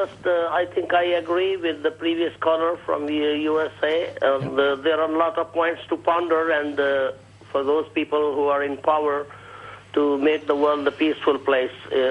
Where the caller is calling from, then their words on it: London, United Kingdom; I'm calling from London.